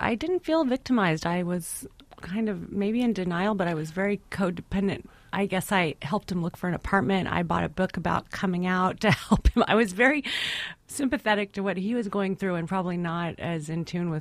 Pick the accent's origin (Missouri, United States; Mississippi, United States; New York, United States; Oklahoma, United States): Oklahoma, United States; I mean, I grew up in Oklahoma, so I didn't feel as stylish or fabulous as those women.